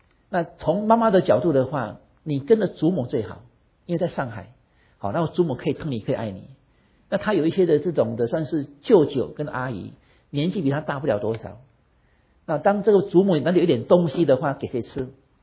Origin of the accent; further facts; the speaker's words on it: Taiwan; 那我们从台湾来的，台湾是果树王国